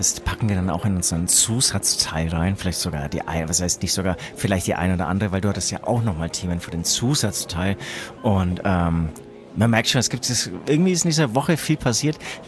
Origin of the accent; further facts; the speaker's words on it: Germany; Ich bin aus Deutschland.